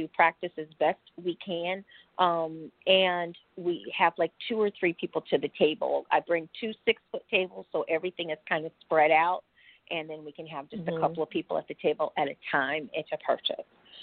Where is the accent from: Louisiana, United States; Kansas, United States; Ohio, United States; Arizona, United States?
Ohio, United States; Cleveland; also born or lived in Chicago; I grew up in Cleveland, Ohio, but Chicago was my home for 5 years, okay?